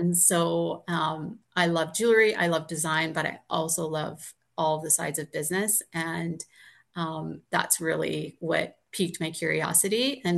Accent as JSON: {"language": "English", "town": "Sturgeon County", "region": "Alberta", "country": "Canada", "said": "I'm from Sturgeon County, and St. Albert is our hockey community."}